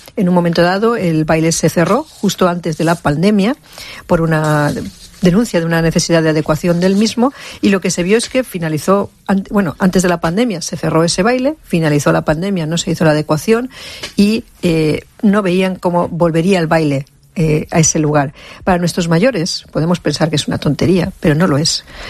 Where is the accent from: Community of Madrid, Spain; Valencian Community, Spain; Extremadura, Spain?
Valencian Community, Spain; Torrent; ese Torrent que no nos avergüenza decir que somos de Torrent